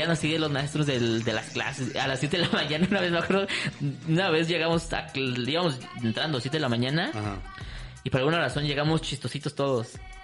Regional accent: Iztapalapa, Mexico City, Mexico; soy de Iztapalapa, ¿no?

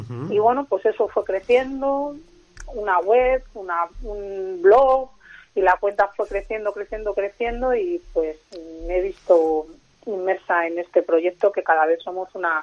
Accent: Madrid, Community of Madrid, Spain; yo soy de Madrid, por parte de madre, con familia extremeña y de Córdoba, y por parte de padre, asturiano y de Madrid. O sea, que imagínate qué mezcla tengo.

